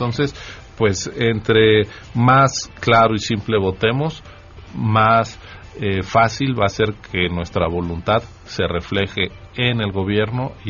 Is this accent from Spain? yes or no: no; Mexico City, Mexico; Estoy siendo excesivamente chilango en mi ejemplo